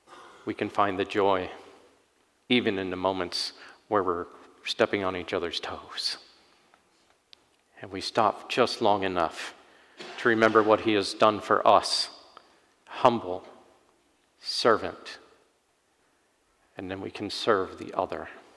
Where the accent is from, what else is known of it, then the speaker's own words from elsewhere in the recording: Ireland; And I'm an Irishman.